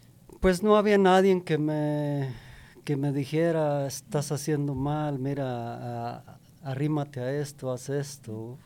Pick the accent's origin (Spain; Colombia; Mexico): Mexico; Chalchihuites, Zacatecas; Yo soy de México, del estado de Zacatecas, de un pueblito de Chalchihuites, de un ranchito ahí cerquitas. Sí